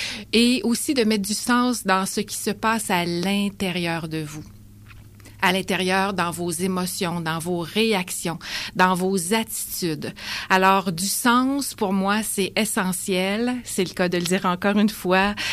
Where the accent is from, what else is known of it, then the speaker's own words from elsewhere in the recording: Quebec, Canada; Je viens de l'Outaouais. J'ai grandi dans une famille un peu spéciale parce qu'on était dans les premières familles de la ville où les parents se séparaient.